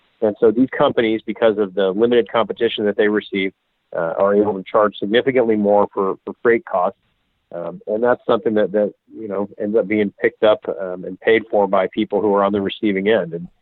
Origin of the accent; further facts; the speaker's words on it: Denver, Colorado, United States; I'm from Denver.